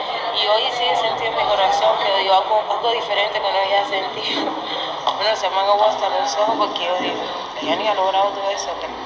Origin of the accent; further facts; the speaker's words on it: Cuba; para mí es un orgullo estar ahí y decir: yo soy de Cuba, voy a representar mi bandera.